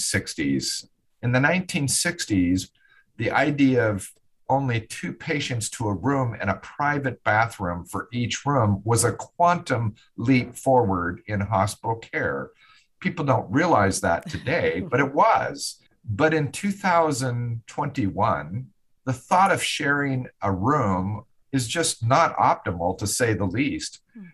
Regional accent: Pacific Northwest, United States; moved away as an adult; now in Loma Linda, United States; I grew up in the Pacific Northwest, intended to stay there my entire life. One thing I was certain of early in my life is that I would never want to live in California.

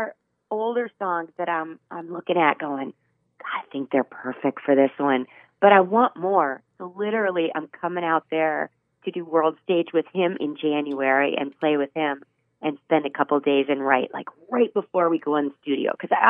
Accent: Clearwater, United States; a huge festival in my hometown, Clearwater.

